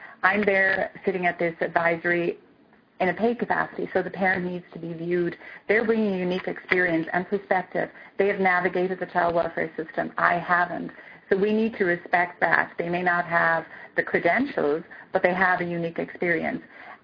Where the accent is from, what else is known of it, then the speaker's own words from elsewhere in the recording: Ireland; I'm from Ireland, and that's my forte